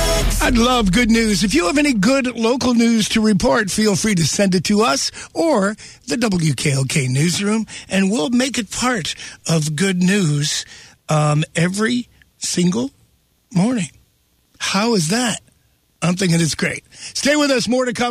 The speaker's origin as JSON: {"language": "English", "town": "Wilkes-Barre", "region": "Pennsylvania", "country": "United States", "tie": "born or raised there", "said": "I grew up on Abe's Chili Dogs in South Wilkes-Barre. Still the best hot dog, bar none."}